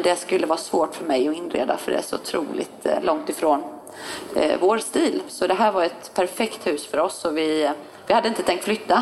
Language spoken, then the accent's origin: Swedish; Norrland, Sweden; och dessutom är jag uppvuxen med en mamma som tog med mig på mycket loppisar i Norrland